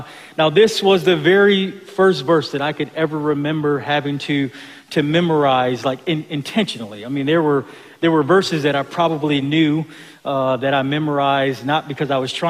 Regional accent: Buffalo, New York, United States; That's in Buffalo, New York, my hometown.

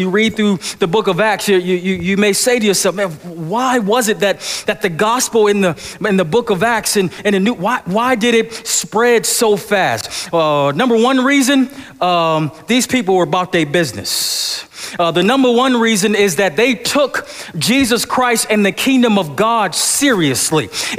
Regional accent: Buffalo, New York, United States; born there; I'm a brother. I was born in Buffalo, New York.

